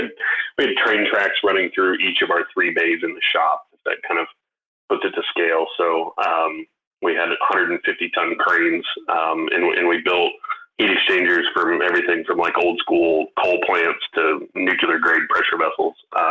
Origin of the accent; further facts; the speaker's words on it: Midwest, United States; they weren't the toys out here on the West Coast like they were growing up in the Midwest.